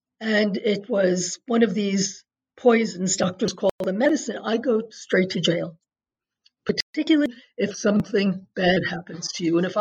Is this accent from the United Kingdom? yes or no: no; United States; I'm American, so I'm only really fluent in English.